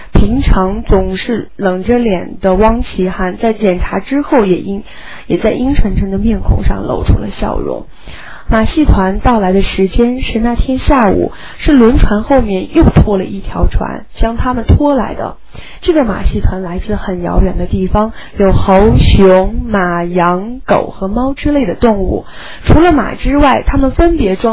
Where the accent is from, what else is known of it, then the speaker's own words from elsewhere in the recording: Xinjiang, China; 是因为我小时候是在新疆的兵团长大的